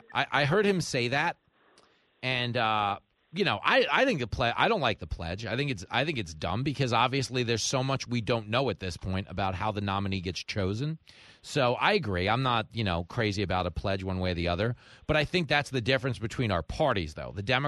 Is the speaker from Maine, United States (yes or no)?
no; New York, United States; Because I grew up in Nassau County.